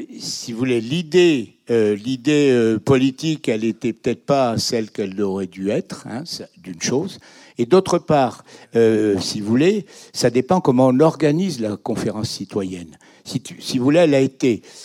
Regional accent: South-West France, France; moi, je suis du Sud-Ouest, et vous savez, il y a un dicton qui est dans le Sud-Ouest

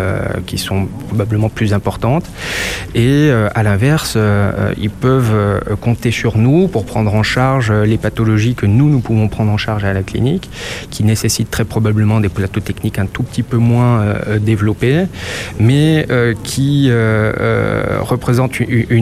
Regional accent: Saint-Étienne, Auvergne-Rhône-Alpes, France; Pourquoi je suis revenu à Saint-Étienne? D'une part, je suis stéphanois, j'y ai fait mes études.

